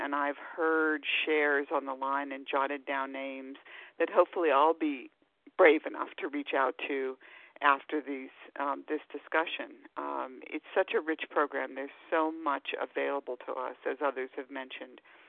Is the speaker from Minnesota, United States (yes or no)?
no; Rhode Island, United States; I'm from Rhode Island